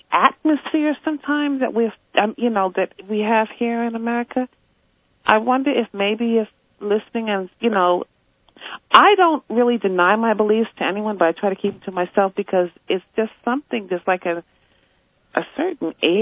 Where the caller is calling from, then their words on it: Bronx, New York, United States; I'm calling up from the Bronx, New York.